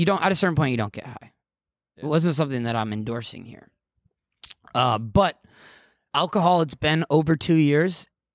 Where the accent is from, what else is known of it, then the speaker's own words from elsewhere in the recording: Santa Cruz, California, United States; I'm from Santa Cruz. It's a heroin hotspot.